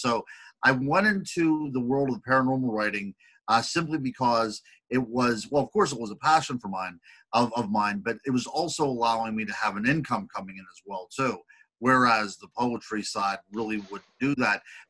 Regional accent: Pennsylvania, United States; Because I grew up in Pennsylvania, there's a lot of cases of UFOs and Bigfoot and things like this around my area.

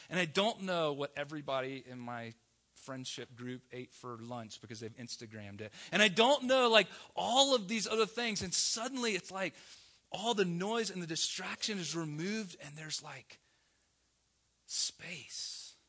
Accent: the South, United States; I'm from the South. We drink sweet tea.

